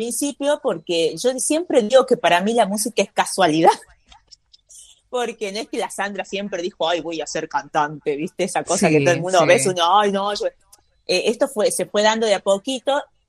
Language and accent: Spanish; Salta, Argentina; moved away as an adult; now in Córdoba, Argentina; muy del norte de Salta, y hace 10 años que estamos viviendo en Córdoba con mi esposo, así que nada, soy de Salta